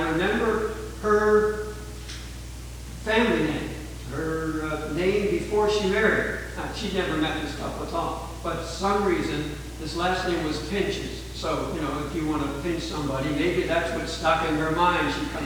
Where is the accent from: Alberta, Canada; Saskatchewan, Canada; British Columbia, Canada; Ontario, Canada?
Ontario, Canada; well, I'm from Ontario